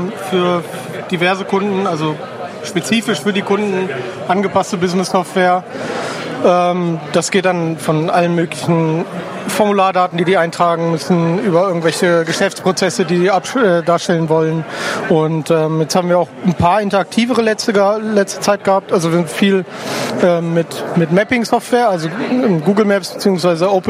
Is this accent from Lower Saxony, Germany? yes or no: yes; Hanover, Lower Saxony, Germany; born there; Genau, wohne auch in Hannover, geboren in Hannover und fühle mich wohl.